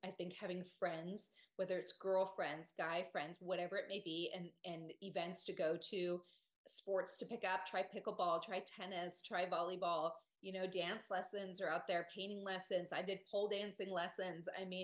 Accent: Dallas, Texas, United States; Shout out to Dallas. That's my hometown. That's where I moved from.

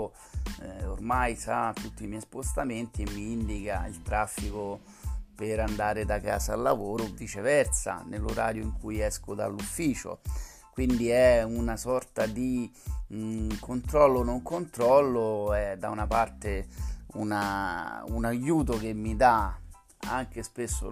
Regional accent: Rome, Lazio, Italy; la mia città, io sono romano

